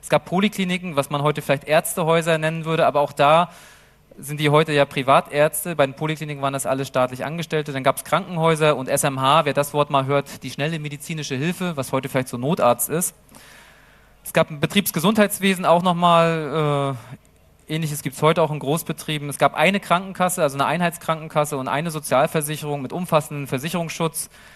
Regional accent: Rostock, Mecklenburg-Vorpommern, Germany; Zum Beispiel auch in Rostock, wo ich herkomme, da sieht man das bis heute

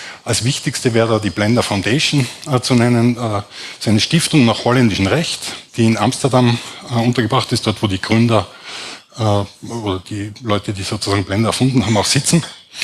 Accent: Salzburg, Austria; born there; now in Graz, Austria; Ich bin gebürtiger Salzburger, allerdings seit über 30 Jahren in Graz, fühle mich auch als Steirer.

